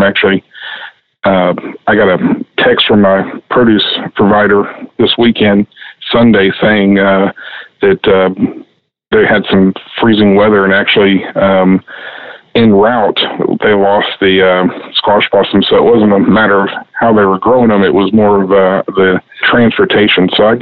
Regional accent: Galveston, Texas, United States; I grew up in Galveston, so I've got a shrimp sandwich on there

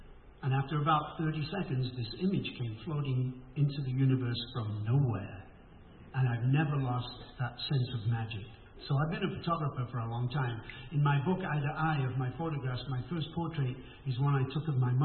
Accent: Manchester, North West England, United Kingdom; I mean, you know, I'm this kid from Manchester, for God's sake. I'm not supposed to be here.

